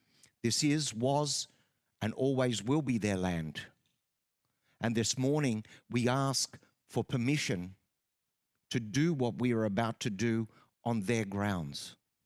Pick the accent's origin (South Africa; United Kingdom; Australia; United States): Australia; I'm a healer from Australia